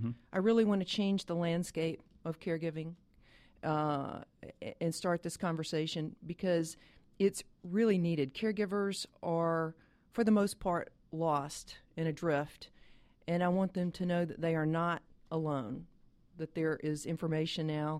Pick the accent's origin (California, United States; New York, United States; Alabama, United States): Alabama, United States; now in Atlanta, United States; I'm from Alabama, but I've lived in Atlanta about 30 years.